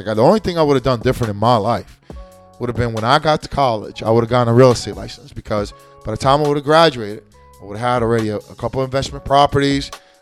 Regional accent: United States; most of my life, I grew up in the States. So what do you expect? It's like this. Yeah, I acknowledge my trace. I am American from Hispanic descent. But at the end, I'm American.

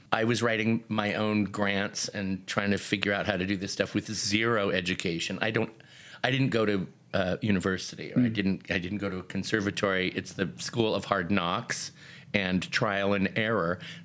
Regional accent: Seattle, Washington, United States; I grew up in Seattle. That's where that was.

